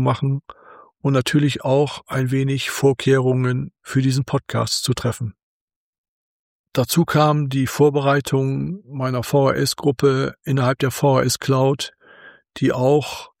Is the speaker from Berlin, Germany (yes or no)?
no; Bremen, Germany; Anfang Februar in meiner Heimatstadt Bremen